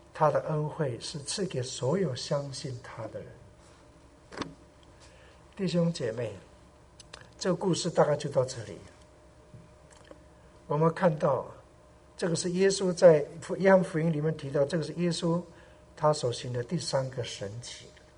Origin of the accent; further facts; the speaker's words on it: Taiwan; 我是从山上来的小孩子，因为在台湾人家都称我们是山地人